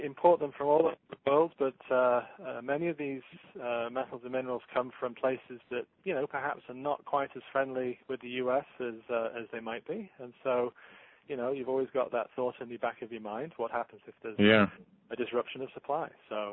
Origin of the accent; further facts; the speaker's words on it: England, United Kingdom; now in United States; I grew up in the United Kingdom, so I'm from England.